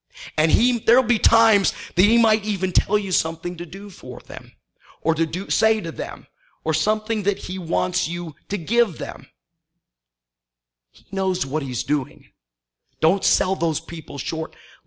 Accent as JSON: {"language": "English", "region": "Illinois", "country": "United States", "said": "Now, keep in mind, I'm from Northern Illinois, not Southern Illinois. Never been in Southern Illinois."}